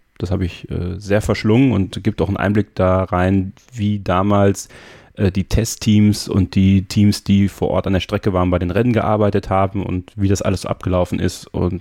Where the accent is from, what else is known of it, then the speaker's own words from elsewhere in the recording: St. Vith, Wallonia, Belgium; born there; Bin ja in St. Fürth geboren, das ist ungefähr in der Nähe von Spa-Francorchamps.